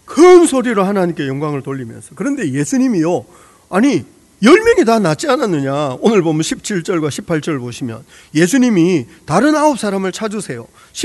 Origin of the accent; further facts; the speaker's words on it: Busan, South Korea; 제가 부산에서 자랐는데 부산 앞바다는 얼마나 맑은지